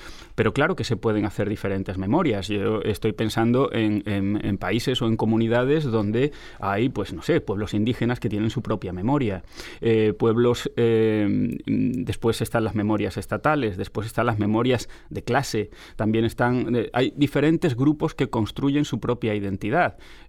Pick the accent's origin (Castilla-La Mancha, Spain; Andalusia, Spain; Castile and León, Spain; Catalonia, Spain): Andalusia, Spain; mi memoria familiar, mi memoria como español, mi memoria como andaluz